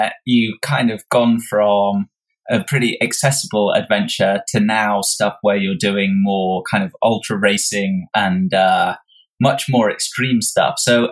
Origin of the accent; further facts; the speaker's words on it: England, United Kingdom; Like, I'm from England and I've lived there most of my life